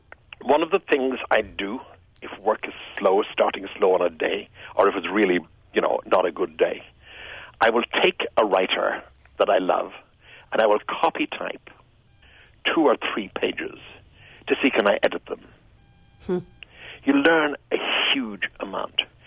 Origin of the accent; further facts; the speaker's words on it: Kenton, Connecticut, United States; Well, this year we have a big event in my hometown of Kenton, Connecticut.